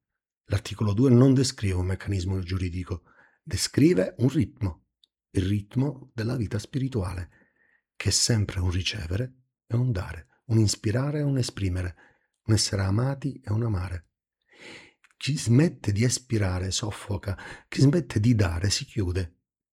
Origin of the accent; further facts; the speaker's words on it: Calabria, Italy; in Calabria, la mia terra, sono 46.